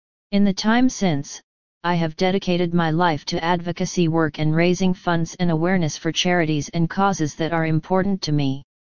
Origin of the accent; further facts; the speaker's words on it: United States; the first time I had been out of my home country, America.